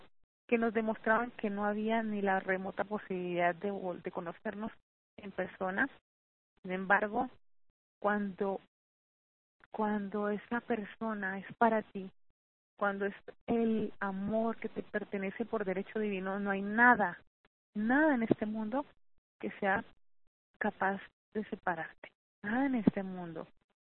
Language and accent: Spanish; Colombia; moved away as an adult; now in Mexico; Yo ahora vivo aquí en México, pero yo soy colombiana. Vivía en Colombia y él en México cuando nosotros nos conocimos.